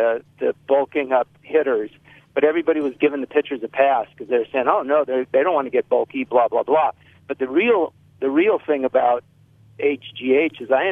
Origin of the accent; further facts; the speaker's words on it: United States; I root against the Yankees, which, you know, is my right as an American.